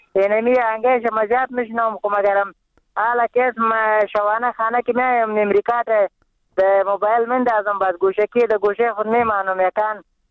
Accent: Afghanistan

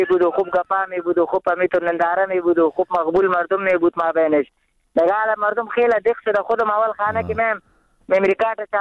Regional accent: Afghanistan

